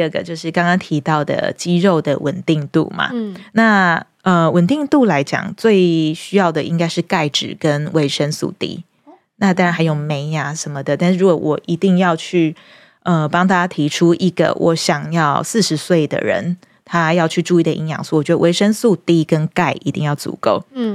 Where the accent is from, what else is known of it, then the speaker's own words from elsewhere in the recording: Pingtung County, Taiwan; now in Taipei, Taiwan; 大家知道我是屏东人，我刚从屏东到台北的时候我非常惊讶，